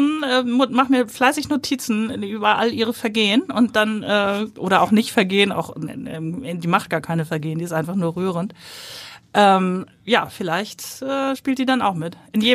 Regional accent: Hamburg, Germany; Also Blankenese ist ja auch nicht, wo ich aufgewachsen bin, ist ja auch nicht richtig Stadt.

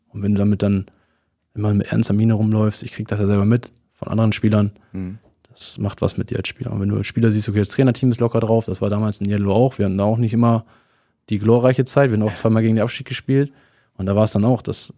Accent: Nienburg, Lower Saxony, Germany; born there; Ja, aber ich bin in Deutschland geboren.

